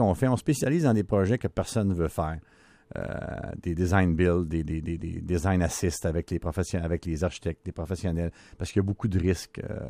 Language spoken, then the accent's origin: French; Quebec, Canada; moi je viens du nord du Québec